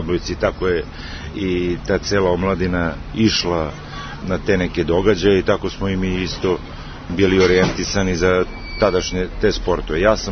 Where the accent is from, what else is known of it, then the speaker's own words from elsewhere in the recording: Jagodina, Pomoravlje District, Serbia; Rođen sam u Jagodini, gde sam živeo sa tatom, mamom i sestrom starijom, gde sam proveo jedno bezbrižno detinjstvo.